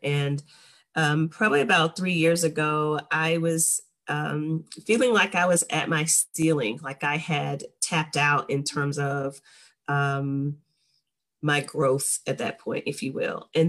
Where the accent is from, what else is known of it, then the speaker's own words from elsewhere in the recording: Two Egg, Florida, United States; I grew up in a country, Two Egg, Florida. I don't know if you guys have ever heard of that, but I am from Two Egg, Florida.